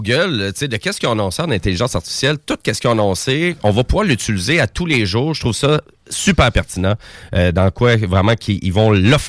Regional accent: Quebec, Canada; accent: Québécois; avec mon petit accent québécois

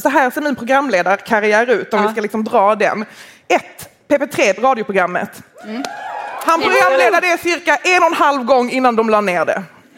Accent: Malmö, Skåne, Sweden; För att I guess hon inte vet att jag är från Malmö.

